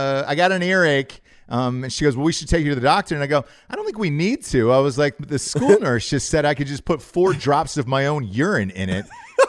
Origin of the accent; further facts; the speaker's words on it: Georgia, United States; accent: Southern; I'm from the South. I know sound like it. It took years and years to get rid of this accent so I could star in movies. I had to get rid of the Southern accent, but I grew up my entire life in Georgia.